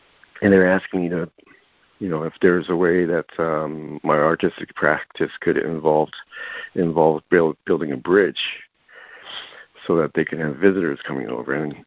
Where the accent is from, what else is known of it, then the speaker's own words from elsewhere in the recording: Japan; When I'm born and raised in Japan for, I need to tell it that first.